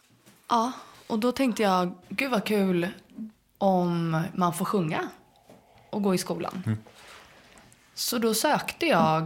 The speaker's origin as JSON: {"language": "Swedish", "town": "Hägersten", "region": "Stockholm County", "country": "Sweden", "tie": "born or raised there", "said": "Okay. Hägersten, där jag växte upp."}